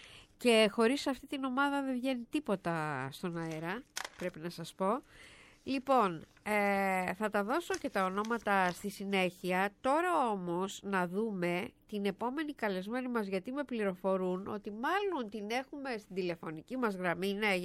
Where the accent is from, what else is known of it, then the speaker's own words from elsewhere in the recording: Thessaloniki, Central Macedonia, Greece; εγώ έχω μια ιδιαίτερη σχέση με τη Θεσσαλονίκη, μην τα λέμε τώρα. Είμαι Θεσσαλονικιά